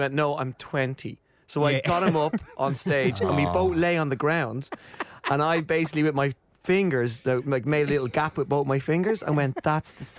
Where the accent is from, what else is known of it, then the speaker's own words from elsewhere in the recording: Ireland; accent: Irish; I said seagull. Yeah. That's my Irish accent, saying seagull.